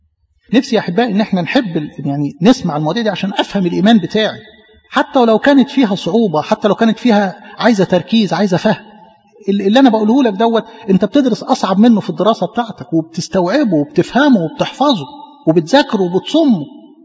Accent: Egypt; طبيعة الانسان المصري انسان يحب المعرفة، انسان يعشق العلم. دي في جدرنا كمصريين

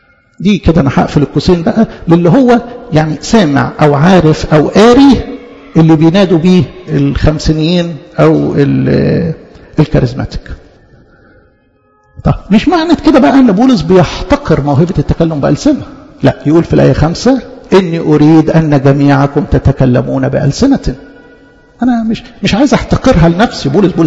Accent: Egypt; احنا كلنا مصريين

